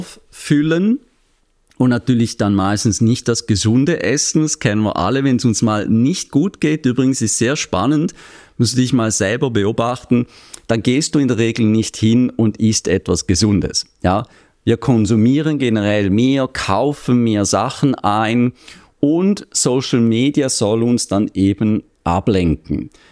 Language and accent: German; Switzerland; Und ich beschreibe das als Schweizer natürlich so wie so ein Käse mit Löchern drin.